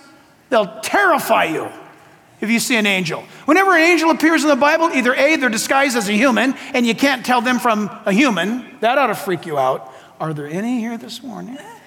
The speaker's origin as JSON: {"language": "English", "town": "San Diego", "region": "California", "country": "United States", "tie": "born or raised there", "said": "Dr. …, Shadow Mountain Church in my hometown, San Diego."}